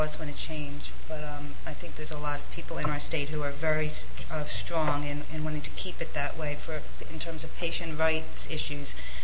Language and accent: English; Pennsylvania, United States; I'm from Pennsylvania, which is one of the red low compatibility states